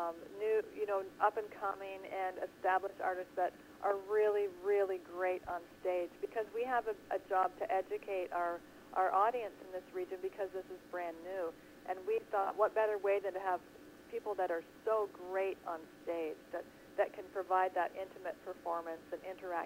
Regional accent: Canada; being a Canadian artist, I just think it's important. We have spectacular artists in this country.

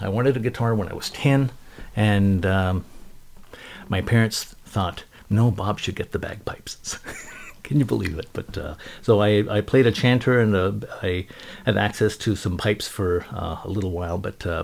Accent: Glace Bay, Nova Scotia, Canada; born there; I was born in Cape Breton in Glace Bay

